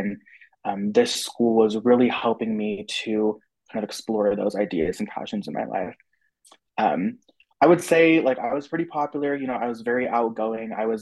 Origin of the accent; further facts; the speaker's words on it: St. George, Utah, United States; But yeah, so growing up in St. George was really, really great and everything.